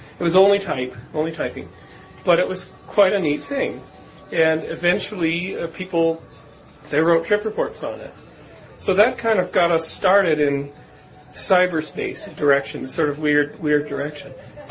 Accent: Canada; You know, I'm a Canadian, so...

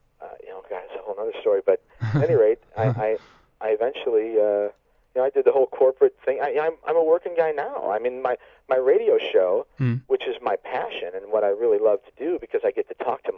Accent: Chicago, Illinois, United States; I grew up in Chicago, the Chicago area in Illinois. A son, the only son in a family of five, my mom, dad, two sisters, sort of middle class, white bread America, you know.

